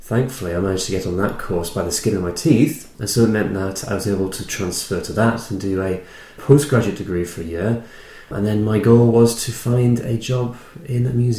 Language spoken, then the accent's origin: English; North East England, United Kingdom; also born or lived in Gateshead; I originally come from the northeast of England. I was born in Gateshead, so I suppose I'm a Geordie. And that is, I suppose, my home. I was brought up in County Durham, which is not too far away from there, but I also have family from Yorkshire as well.